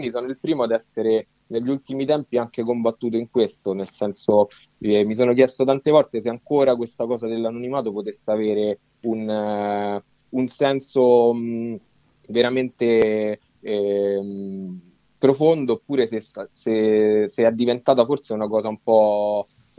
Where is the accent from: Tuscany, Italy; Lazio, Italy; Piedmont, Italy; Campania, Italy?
Lazio, Italy; Rome; accent: Roman; vengo da Roma.